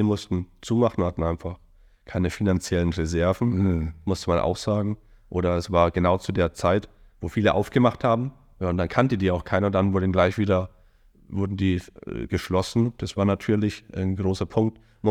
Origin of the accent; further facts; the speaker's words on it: Erding, Bavaria, Germany; Aus Erding.